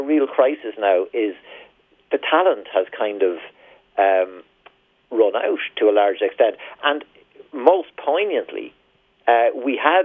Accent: Ireland; Just as an Irish thing, we have lack of self-esteem.

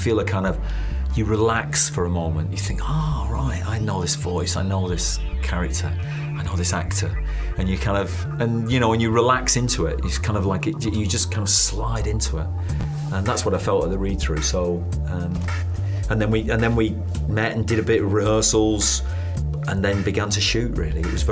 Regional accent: Manchester, North West England, United Kingdom; child, Irish roots, and part of the generation that came over in the 50s into Manchester and Liverpool. I'm from Manchester, so was very conscious of my Irish roots.

